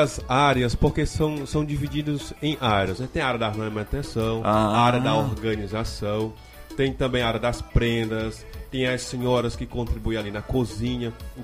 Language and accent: Portuguese; Marechal Taumaturgo, Acre, Brazil; É, eu sou acreano, assim como o povo senamadureirense. Eu sou acreano, sou do Vale do Juruá, da cidade chamada Marechal Taumaturgo. Então essa cidade faz fronteira com o Peru. É da diocese do Cruzeiro do Sul.